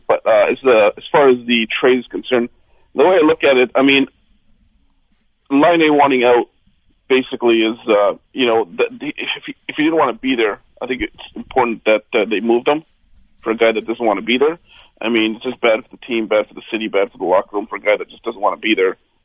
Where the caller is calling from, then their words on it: Vancouver, British Columbia, Canada; I'm calling from Vancouver